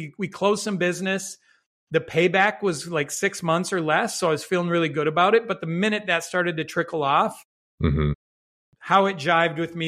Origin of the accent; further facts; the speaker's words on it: Minnesota, United States; I'm a Midwestern guy, born and raised in Minnesota, if I haven't dropped any long O's yet.